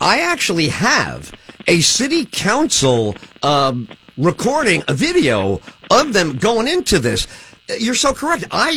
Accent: New York, United States; I'm a basketball crazy fan because I grew up in New York and the Knicks were great.

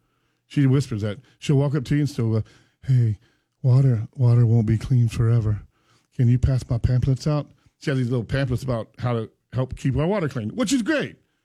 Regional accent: Pahokee, Florida, United States; And I was raised in Pahokee.

